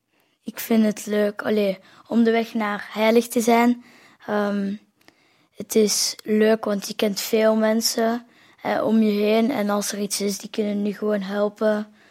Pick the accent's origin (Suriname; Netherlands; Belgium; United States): Belgium; Leuven, Flemish Brabant; born there; now in Holsbeek, Belgium; Ik ben 11 jaar. Ik ben geboren in Leuven. Ja. Ik woon nu eigenlijk in Holsbeek